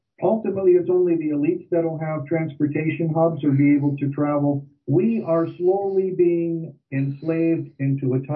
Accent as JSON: {"language": "English", "country": "Canada", "said": "Well, I'm slow. I'm from Canada, eh?"}